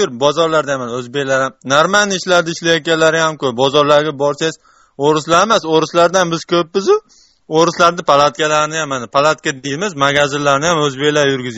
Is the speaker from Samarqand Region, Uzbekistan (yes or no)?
no; Andijan, Andijan Region, Uzbekistan; now in Moscow, Russia; O'zi Andijondanman, lekin hozir Moskvadaman.